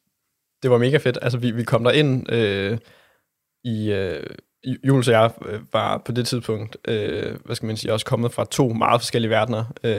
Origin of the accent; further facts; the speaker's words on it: Region of Southern Denmark, Denmark; Jeg er fra Sønderjylland